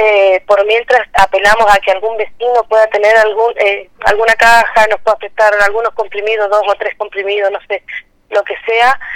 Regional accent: Tricao Malal, Neuquén, Argentina; somos del Tricao Malal, estamos a 500 kilómetros de la capital.

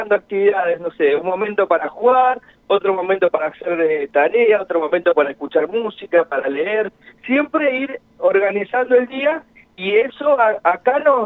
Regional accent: Ushuaia, Tierra del Fuego, Argentina; nosotros los docentes somos de Tierra del Fuego, somos de Ushuaia.

